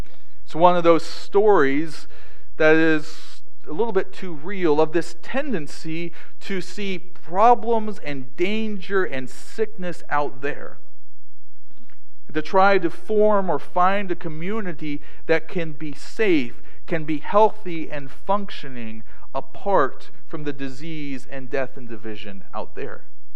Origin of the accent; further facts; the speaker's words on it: Baltimore, Maryland, United States; Some of you know that I was born in Baltimore and grew up outside of Baltimore